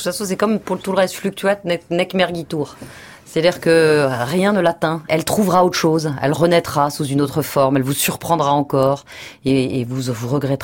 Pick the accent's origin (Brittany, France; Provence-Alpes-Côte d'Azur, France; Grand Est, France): Grand Est, France; Strasbourg; also born or lived in Vendôme; now in Paris, France; Je suis née à Vendôme, dans le Loir-et-Cher, mais j'ai grandi à Strasbourg.